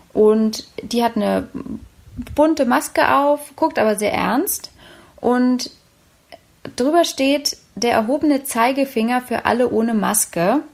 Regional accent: Berlin, Germany; meiner Heimatstadt, meine Mutterstadt Berlin.

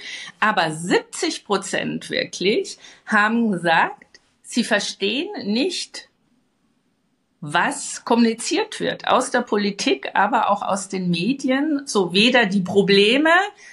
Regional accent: Bavaria, Germany; ich komme aus dem Söderland, aus dem Bayerischen Wald. Insofern, ich bin ein klassisches Landei, bin sehr ländlich aufgewachsen. Meine Großeltern hatten auch noch eine Landwirtschaft.

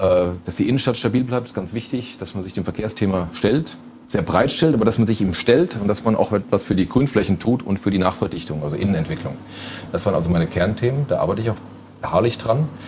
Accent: Fulda, Hesse, Germany; Dafür aber für meine Heimat brenne. Mhm. Also das ist auch nach wie vor so. Ich würde das in keiner anderen Stadt machen. Das habe ich Ihnen auch gesagt. Für Fulda finde ich das großartig.

